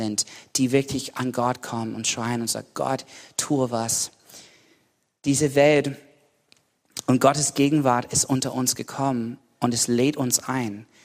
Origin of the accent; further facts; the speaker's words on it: United States; German is a second language; now in Germany; Das war ein bisschen lustig da, mich vorzustellen als Amerikaner.